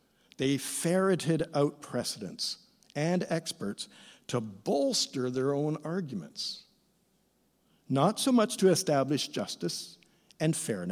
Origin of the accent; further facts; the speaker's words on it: Oakville, Ontario, Canada; Here in Victoria, elsewhere in my adulthood, I'm always … But in my boyhood, growing up in Oakville, Ontario, certainly among my siblings